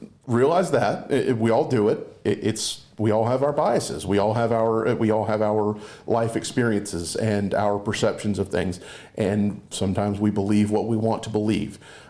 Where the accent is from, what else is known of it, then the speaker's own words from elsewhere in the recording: Walterboro, South Carolina, United States; Don't take my word for it, just because I'm from Walterboro or something like this, or take Charlie's word for it.